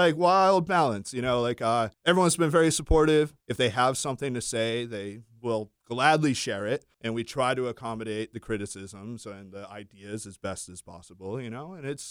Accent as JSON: {"language": "English", "town": "Dennisport", "region": "Massachusetts", "country": "United States", "tie": "born or raised there", "said": "Oh, yeah. I grew up in Dennisport."}